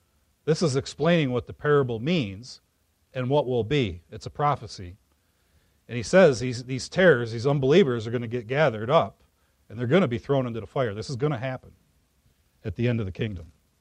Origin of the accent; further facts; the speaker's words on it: Biloxi, Mississippi, United States; born there; Air Force brat, born in Biloxi, Mississippi.